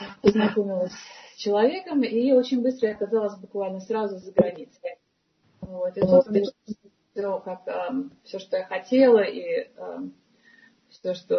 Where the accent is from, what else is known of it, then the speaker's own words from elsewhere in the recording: Saint Petersburg, Russia; потому что я тоже из Ленинграда.